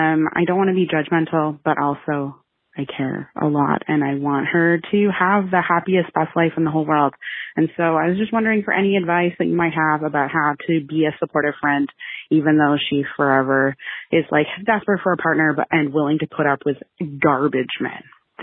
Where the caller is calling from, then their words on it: Canada; Hi, ladies. I'm calling you from Canada.